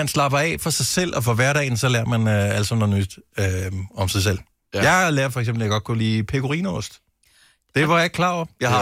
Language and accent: Danish; Bogense, Region of Southern Denmark, Denmark; jeg er opvokset i Bogense, og der ligger sådan en masse små, gamle huse ned mod havnen